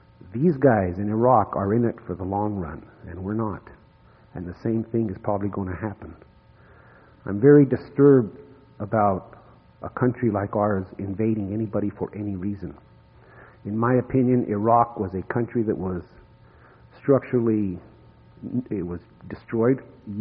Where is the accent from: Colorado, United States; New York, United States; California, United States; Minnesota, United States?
Colorado, United States; now in Utah, United States; I came from Colorado, but I've been here in Utah most of my life.